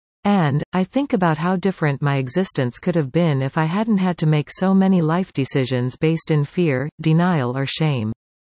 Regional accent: Coquitlam, British Columbia, Canada; I have been reflecting on my experience growing up in Coquitlam as a queer youth

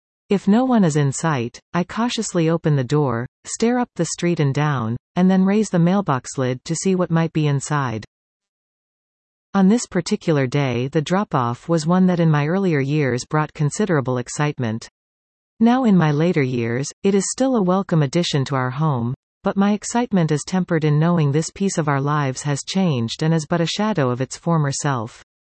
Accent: Mortlach, Saskatchewan, Canada; I spent a few minutes looking through all the numbers in the Mortlach exchange and it appears that no one listed is using that old number.

